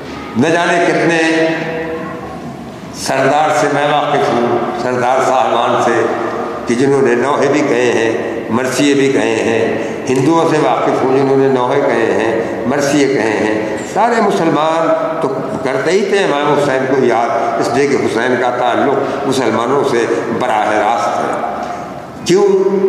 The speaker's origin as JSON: {"language": "Urdu", "country": "India", "said": "میری عمر تقریباً 75 سال ہو گئی ہے، میں ہندوستان کا رہنے والا ہوں، میں نے اپنے ملک میں دیکھا ہے"}